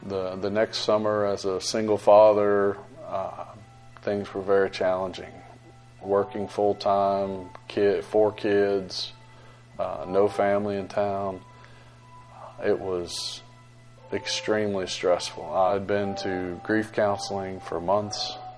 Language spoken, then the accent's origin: English; Virginia, United States; I went home, took the kids home to my hometown in Virginia for Christmas